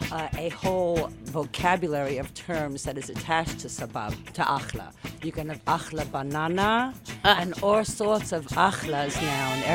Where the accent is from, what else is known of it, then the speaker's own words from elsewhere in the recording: New York, United States; I grew up in the Disneyland of Muncie, New York in the 50s, which was a town that basically I did not know there was anything but an Orthodox practicing Jew in the world.